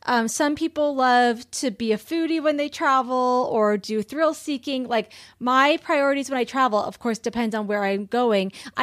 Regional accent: Nebraska, United States; So growing up in Nebraska, the most landlocked state in the U.S., I always felt something was missing from my life.

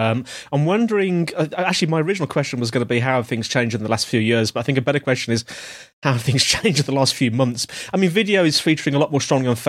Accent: Brighton, South East England, United Kingdom; So you're in my hometown of Brighton.

